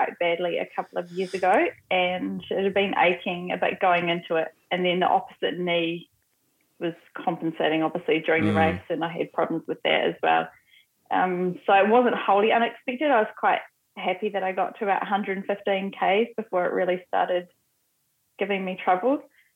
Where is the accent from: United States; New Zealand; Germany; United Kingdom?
New Zealand; Whanganui, Manawatū-Whanganui; also born or lived in South Island; I was born in the South Island, and we relocated here when I was 10, so I've been here for quite a while, but the South Island's still definitely home.